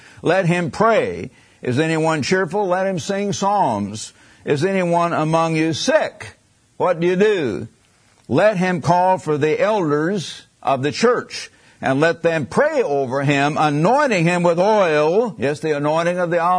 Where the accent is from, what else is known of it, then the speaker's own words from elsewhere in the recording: Missouri, United States; by the way, I am from Missouri, the show me state